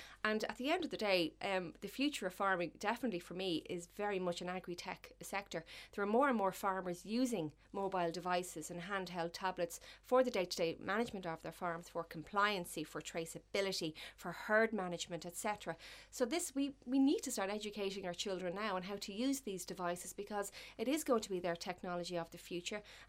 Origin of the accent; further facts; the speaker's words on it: Kildare, Ireland; Goodness, I'm actually from Kildare, so I tend not to get, you know, too involved.